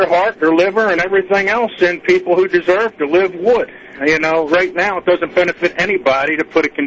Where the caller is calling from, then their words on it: Easton, Maryland, United States; I'm calling you from Easton, Maryland.